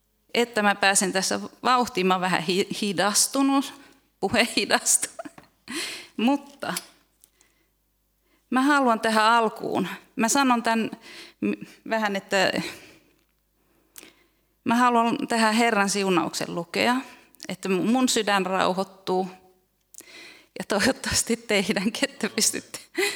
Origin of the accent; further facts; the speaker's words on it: Jurva, South Ostrobothnia, Finland; born there; Mun papereissa lukee, että mä oon syntynyt Jurvassa. Eli tää on mun koti Furusato.